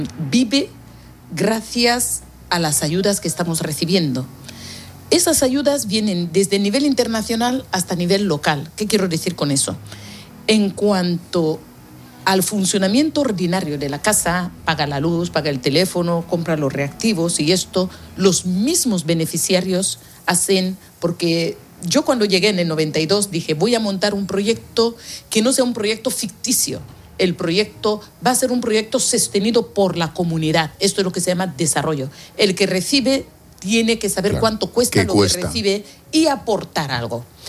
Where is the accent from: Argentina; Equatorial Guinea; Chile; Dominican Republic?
Equatorial Guinea; born there; Pues hace poco esto pertenecía a España. Yo nací siendo española. En mi registro civil pone nacionalidad española.